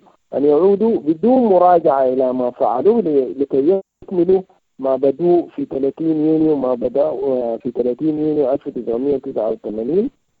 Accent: Sudan; في بلدنا السودان الحالي ده

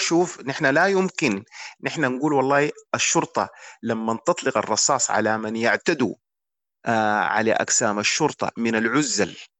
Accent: Sudan

